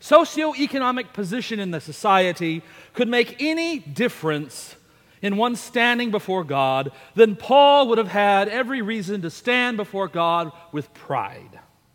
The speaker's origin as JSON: {"language": "English", "region": "Texas", "country": "United States", "said": "I'm a Texan, born of Texans, a fifth generation Texan, no less. There are not many of us left."}